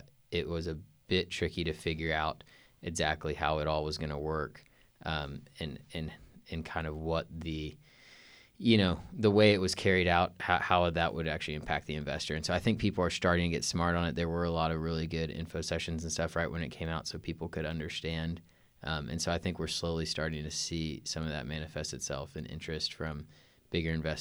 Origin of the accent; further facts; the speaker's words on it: Waco, Texas, United States; which at least growing up in Waco didn't seem to be at the top of most people's minds